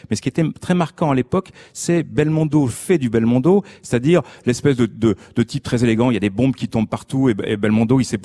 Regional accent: Dunkirk, Hauts-de-France, France; born there; Dunkerque, hein, comme on appelle désormais ma ville natale

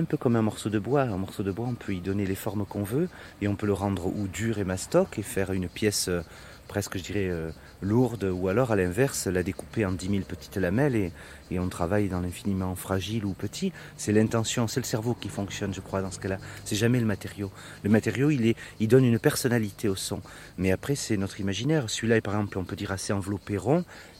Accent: Provence-Alpes-Côte d'Azur, France; Je suis provençal, j'avais pas m'amuser à faire ça

